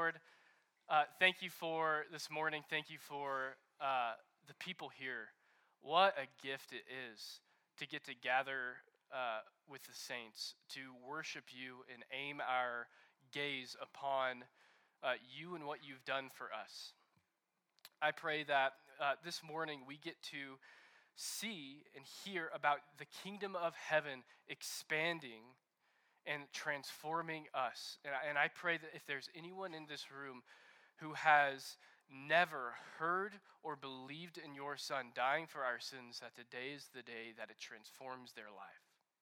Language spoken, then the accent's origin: English; Texas, United States; I am not from Cody. I'm actually from a suburb of Dallas.